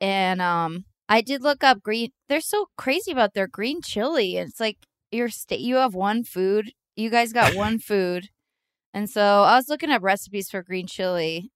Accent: California, United States; you know, we're all from the East Bay.

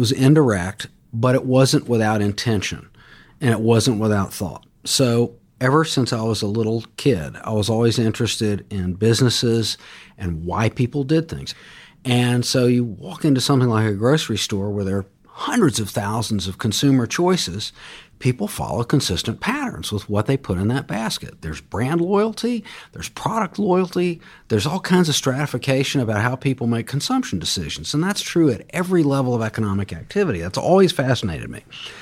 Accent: Jacksonville, Florida, United States; I grew up in Jacksonville, Florida. I was born in the mid-50s. My family had been in Florida for quite a while.

